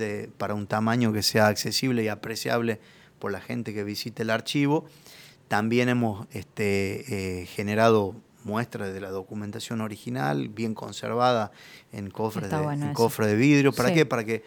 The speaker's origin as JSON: {"language": "Spanish", "region": "Tucumán", "country": "Argentina", "said": "también como tucumanos tenemos que saber mostrar no solamente a nosotros mismos, sino a quienes visitan Tucumán esa riqueza histórica"}